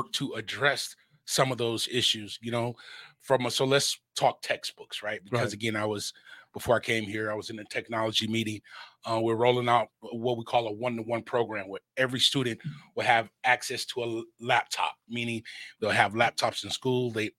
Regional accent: Detroit, Michigan, United States; Well, I'm born and raised in Detroit.

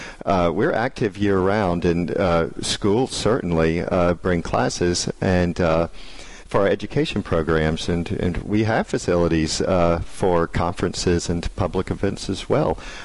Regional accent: Alabama, United States; I grew up in Alabama.

